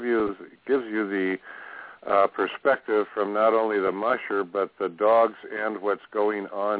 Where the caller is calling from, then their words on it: Callahan, California, United States; Just outside the little town of Callahan, population 52. It's up near the Oregon border, west of Mount Shasta.